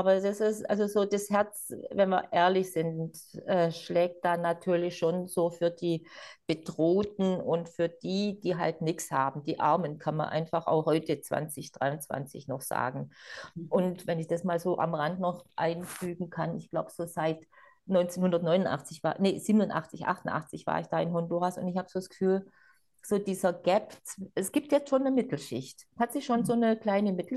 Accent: Southern Germany, Germany; der hat zum Beispiel mich als Süddeutsche besser verstanden als die Schweizerdeutschen.

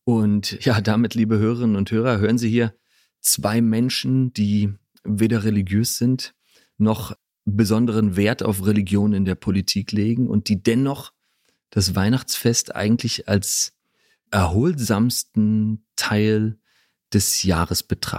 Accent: Berlin, Germany; Also ich bin ja in West-Berlin aufgewachsen, 1980 geboren

